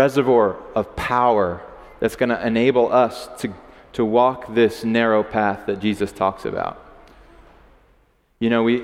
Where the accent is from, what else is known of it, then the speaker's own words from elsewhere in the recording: United States; So I just kind of was vague. I'm from America.